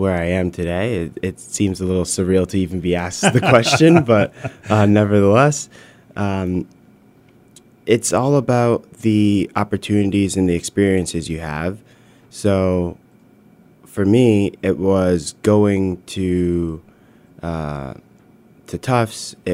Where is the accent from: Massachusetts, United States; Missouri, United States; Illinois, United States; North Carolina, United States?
Massachusetts, United States; Pittsfield; Well, proudly born and raised in Pittsfield. I'm the eldest of four.